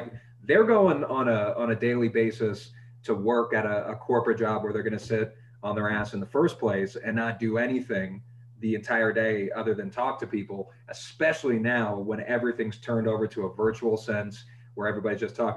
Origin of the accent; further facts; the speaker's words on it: North Carolina, United States; No, I grew up in North Carolina.